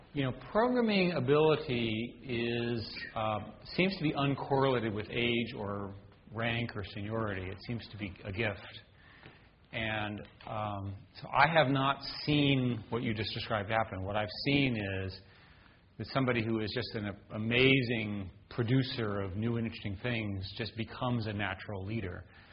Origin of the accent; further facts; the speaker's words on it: Virginia, United States; I mean, when I was growing up in Virginia, I literally had to memorize the names of all the counties.